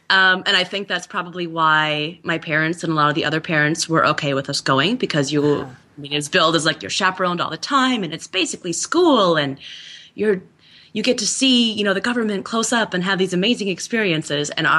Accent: Minnesota, United States; because I'm from Minnesota originally.

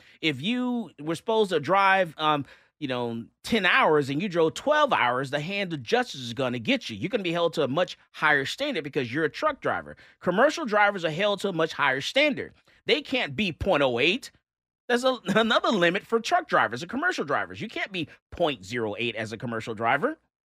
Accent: Florida, United States; Well, I'm from Florida, so in Florida, you know, old Sparky

